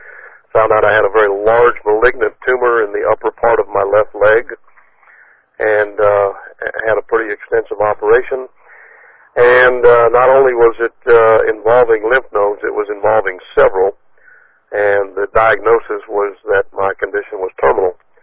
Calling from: Tennessee, United States; I'm calling in from Northwest Tennessee this morning at the request of my sister … who is a NECN agent.

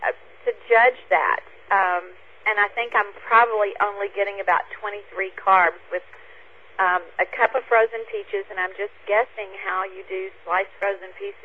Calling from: Horseshoe Bay, Texas, United States; from Horseshoe Bay, Texas.

